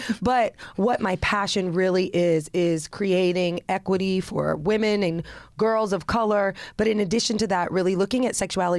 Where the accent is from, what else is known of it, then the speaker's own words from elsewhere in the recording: Indiana, United States; I grew up in Indiana.